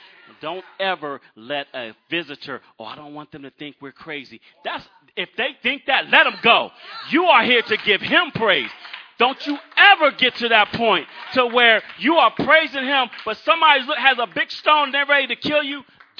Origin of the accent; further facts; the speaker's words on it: Maryland, United States; I am from Maryland, so.